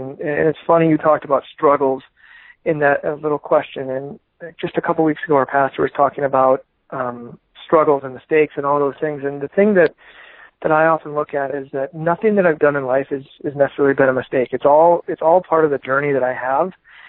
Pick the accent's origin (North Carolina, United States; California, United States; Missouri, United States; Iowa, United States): Iowa, United States; I grew up in Iowa, went to college in Iowa. Then I went to chiropractic school out in Portland, Oregon. And then I decided to move back to Iowa to establish a practice and start a family.